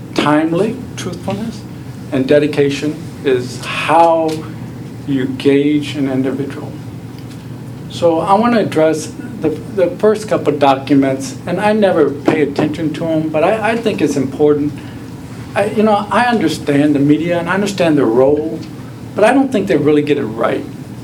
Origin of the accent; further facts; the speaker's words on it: Illinois, United States; now in Houston, United States; I grew up in Illinois, went to school at St. Ambrose College, and then eventually made my way down to Texas, Houston, and went to South Texas College of Law.